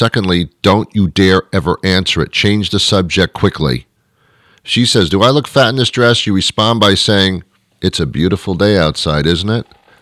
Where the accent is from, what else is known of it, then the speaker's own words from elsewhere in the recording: New York City, New York, United States; born there; I was born in New York City, by the way, to a poor bunch of people there.